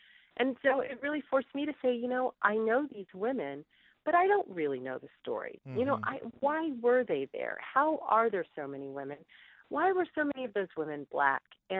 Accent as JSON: {"language": "English", "town": "Hampton", "region": "Virginia", "country": "United States", "tie": "born or raised there", "said": "it was a town with a, you know, very sort of quote unquote middle American, you know, kind of existence"}